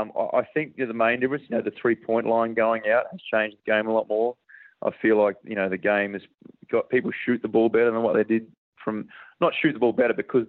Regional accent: Adelaide, South Australia, Australia; we're from Adelaide

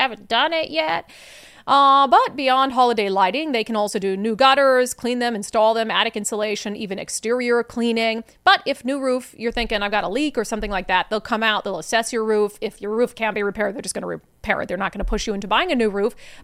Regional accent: Minnesota, United States; And I can also say I'm from Minnesota.

